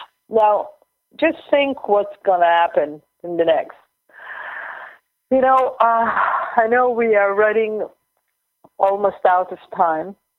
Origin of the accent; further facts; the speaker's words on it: Israel; I'm here from Israel